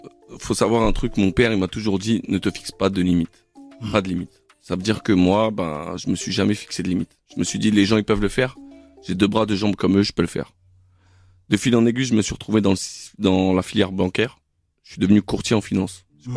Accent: Villejuif, Île-de-France, France; also born or lived in Le Kremlin-Bicêtre; Bah alors moi, j'ai grandi entre Kremlin et Villejuif.

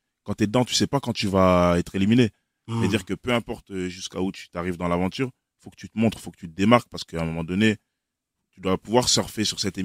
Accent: Liège, Wallonia, Belgium; Comme moi, d'où je viens de Liège. C'est une petite ville

